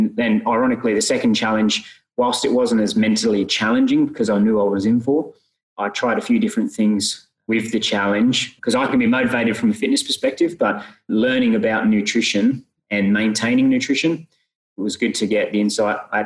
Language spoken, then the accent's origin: English; England, United Kingdom; now in Australia; I'm originally from England